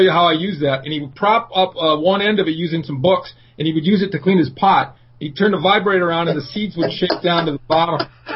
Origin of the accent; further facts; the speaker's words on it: Saginaw, Michigan, United States; I grew up in Saginaw.